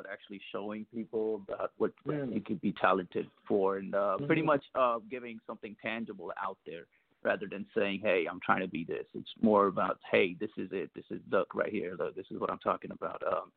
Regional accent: India; Yes, I'm Indian. Both of my parents are Indian as well.

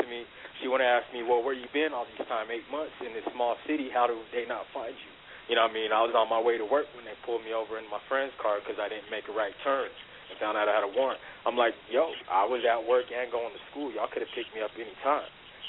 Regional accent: Cheyenne, Wyoming, United States; born there; I'm calling from Cheyenne, Wyoming, actually. This is where I reside. I was born here, actually.

